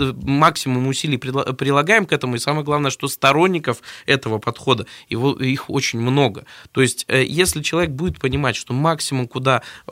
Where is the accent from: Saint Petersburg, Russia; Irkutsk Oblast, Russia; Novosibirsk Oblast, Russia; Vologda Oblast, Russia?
Novosibirsk Oblast, Russia; Novosibirsk; also born or lived in Kuzbass; Но я вообще родился, вырос в Новосибирске. Но после университета я переехал в Кузбасс и долгие 9 лет там прожил. Из-за болезни родителей, в первую очередь, вернулся в родной Новосибирск.